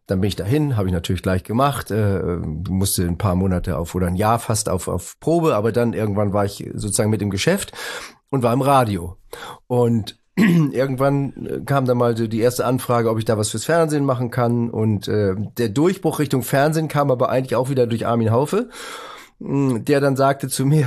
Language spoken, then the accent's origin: German; Northern Germany, Germany; Aber ich wollte gar nicht weg, ich war Norddeutscher, ich wollte das nicht.